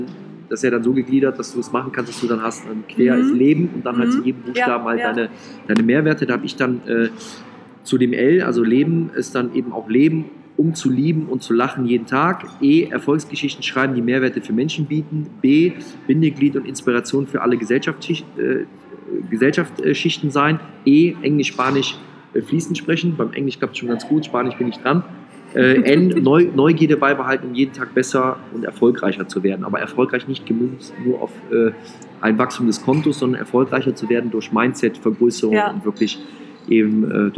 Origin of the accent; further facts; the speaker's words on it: North Rhine-Westphalia, Germany; Dass ich natürlich ein Typ bin als Rheinländer